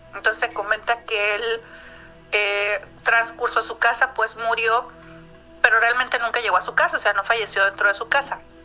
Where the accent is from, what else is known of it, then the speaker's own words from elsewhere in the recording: Chihuahua, Mexico; moved away; yo soy de la ciudad de Chihuahua, pero hace unos años para acá me vine a vivir aquí porque venía a estudiar pues una carrera que no había en ese entonces en mi tierra, ¿no? En Chihuahua